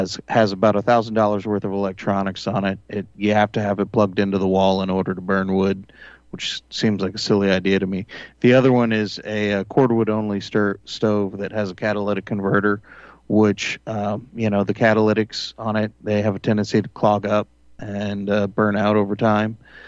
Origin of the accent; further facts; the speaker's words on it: Texas, United States; It's like, my mom, growing up in Texas, we were a little bit less concerned about the heat and a little bit more concerned about the air conditioning.